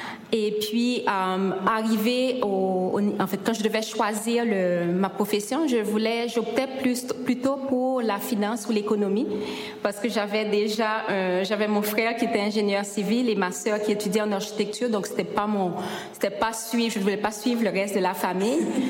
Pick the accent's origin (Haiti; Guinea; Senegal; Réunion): Haiti; Port-au-Prince, Ouest; J'ai grandi à Port-au-Prince, donc la capitale d'Haïti